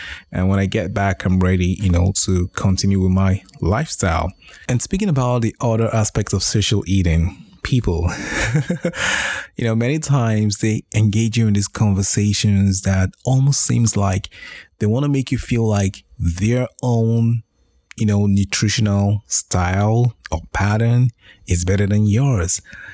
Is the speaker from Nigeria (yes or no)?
yes; Nigeria; I'm from Nigeria originally